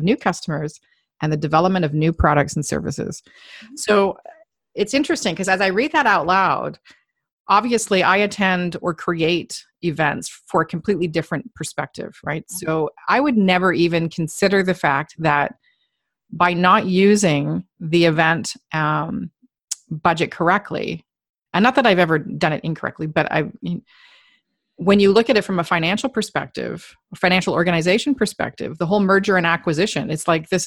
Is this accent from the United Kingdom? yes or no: no; Canada; I'm a Canadian.